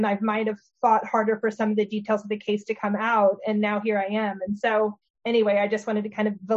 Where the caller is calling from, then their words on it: Arkansas, United States; I'm tuning in from Arkansas.